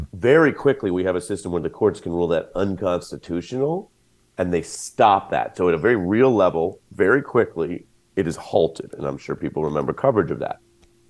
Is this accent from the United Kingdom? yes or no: no; New York, United States; Thanks. As a New Yorker, great to be with you, Brian